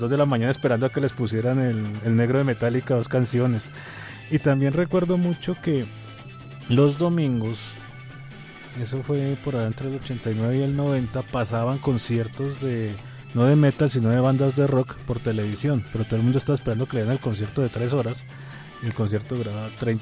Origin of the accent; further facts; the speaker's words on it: Cali, Valle del Cauca, Colombia; Aquí en Colombia, en todas partes. O sea, digamos, yo soy de Cali